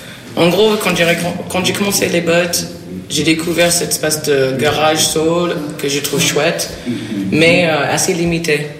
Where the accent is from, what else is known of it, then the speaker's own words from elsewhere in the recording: Saint-Louis, Senegal; moved away as an adult; now in France; Oui, je suis de Saint-Louis. Et j'ai arrivé en France en 2008. J'étais là pour mes études.